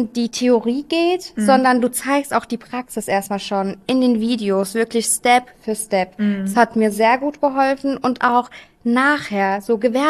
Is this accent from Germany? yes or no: yes; Wiesbaden, Hesse, Germany; ich komme aus Wiesbaden